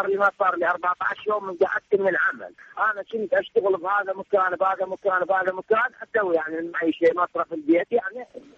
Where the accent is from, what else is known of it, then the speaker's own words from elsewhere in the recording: Basra, Basra Governorate, Iraq; انا يعني من اهل البصره نعم، بس انا من سكنه الجرمه.